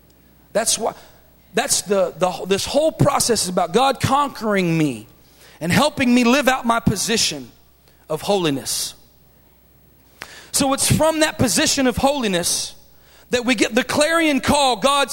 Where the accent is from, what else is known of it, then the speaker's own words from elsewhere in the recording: Texas, United States; I'm from Texas. Y'all probably can all tell because of the way I talk, right?